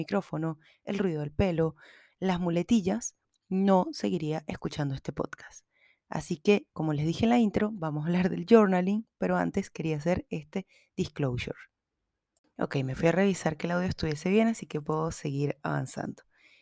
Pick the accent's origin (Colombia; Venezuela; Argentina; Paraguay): Venezuela; quienes vivimos en otros países y somos venezolanos